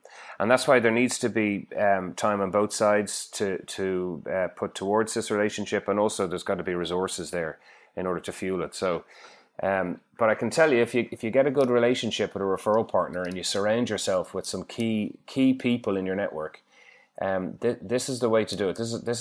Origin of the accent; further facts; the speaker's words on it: Ireland; accent: Irish; now in Perth, Australia; I'm Irish from my accent.